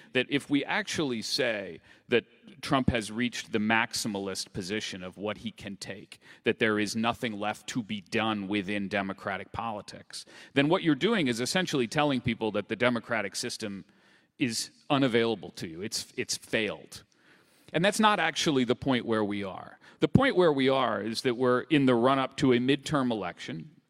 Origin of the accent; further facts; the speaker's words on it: United States; You know, I'm an American. I'm a reporter who had come up here.